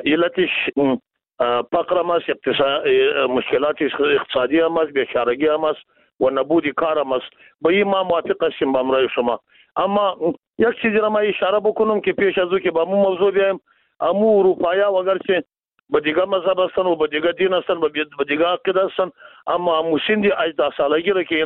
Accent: Afghanistan; ما و شما از افغانستان هستیم،

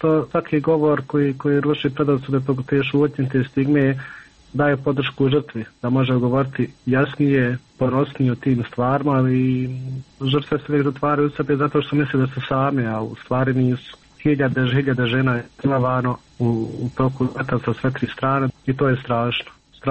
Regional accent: Bosnia & Herzegovina; jer smo mi godinama bili nevidljivi, nismo postali, ako smo imali lične karte kod nas u Bosni

